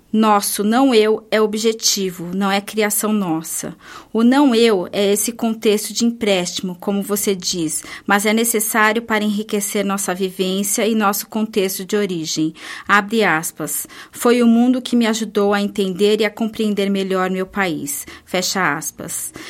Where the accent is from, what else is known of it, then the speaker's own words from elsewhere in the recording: Lebu, Biobío, Chile; compreendi melhor o vilarejo de onde venho e onde nasci. Porque, no fundo, penso que a minha grande universidade foram dois pequenos vilarejos, Lebu e Perruém, onde fiz minha experiência de menino e de adolescente. Lebu, zona mineira, a mais pobre do Chile.